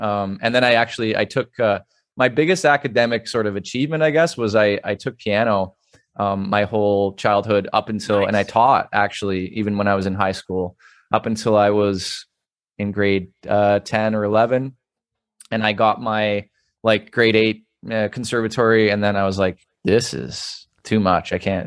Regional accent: Sudbury, Ontario, Canada; So I grew up in Sudbury, which is about 4 hours north of Toronto.

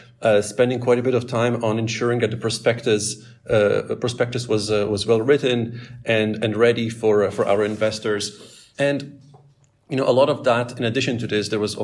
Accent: Canada; also born or lived in Paris; now in Denmark; So I'm originally from Canada, and with the family we had spent 3 years before joining Aquaporin in Paris.

